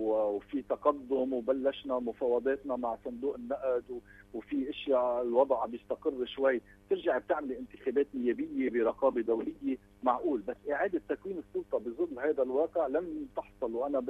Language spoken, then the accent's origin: Arabic; Lebanon; ما في شيء بإيدنا نحن كلبنانيين